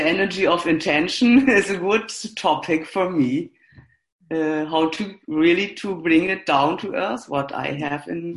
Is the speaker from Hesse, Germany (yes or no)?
no; Osnabrück, Lower Saxony, Germany; I'm from Osnabrück in Germany